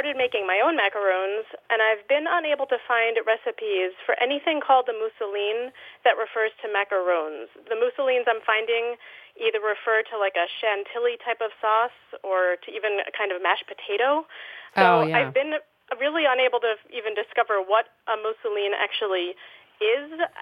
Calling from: Niskayuna, New York, United States; I'm calling from Niskayuna, New York.

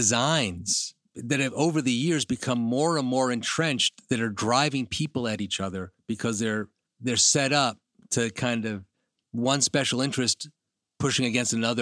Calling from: New York City, New York, United States; I'm calling from New York City, so I'm raising my hand like we're one

